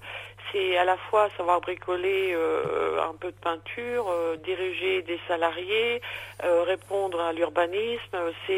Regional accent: Normandy, France; moved away as an adult; je ne viens pas des Ardennes, je suis normande. Et quand je suis arrivée en 90 ici

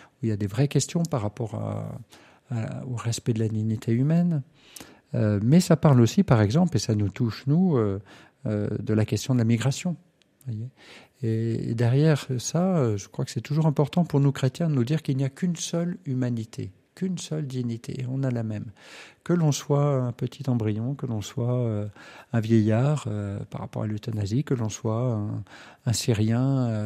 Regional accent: Valenciennes, Hauts-de-France, France; je suis originaire de Valenciennes

